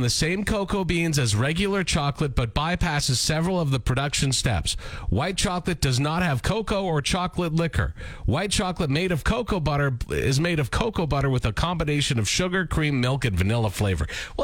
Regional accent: Lanigan, Saskatchewan, Canada; Back in the day, in my hometown of Lanigan, Saskatchewan.

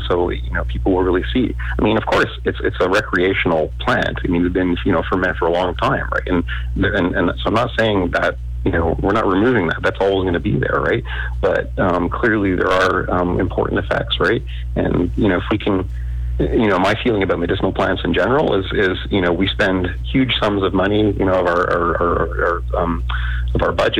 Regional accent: Canada; also born or lived in Germany; I'm Canadian. I lived in Germany, did my PhD there and so on, and stayed there.

